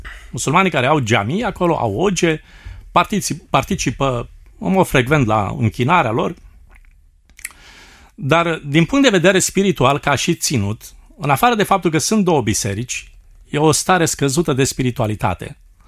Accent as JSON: {"language": "Romanian", "town": "Bayram Dede", "region": "Constanța County", "country": "Romania", "tie": "born or raised there", "said": "drumuri pietruite care duce spre un sat al cărui nume îmi place atât de mult, Bayram Dede. Mă bucur de satul meu și mă rog ca Dumnezeu să binecuvinteze satul acela."}